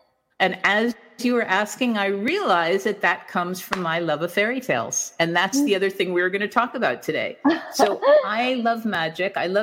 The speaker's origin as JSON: {"language": "English", "town": "New York City", "region": "New York", "country": "United States", "also_born_or_lived": "New Mexico", "lives_now": "Spain", "said": "I'm from New York City. I became a teacher in New Mexico. In New Mexico, it was very important to speak Spanish. So I came to Spain, which thinking, oh, I'll just be here for a couple of months, learn Spanish and go back. And I'm here more than 20 years later."}